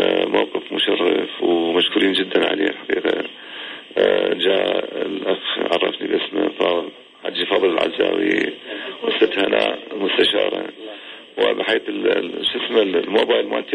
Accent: Iraq; أنا عراقي … من ساكن في بغداد، نزيل في فندق الحياة في عمان.

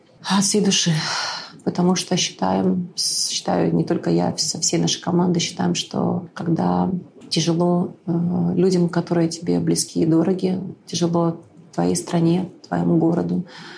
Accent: Irpin, Kyiv Oblast, Ukraine; born there; помогать моему родному городу, в котором я родилась, городу Ирпень.

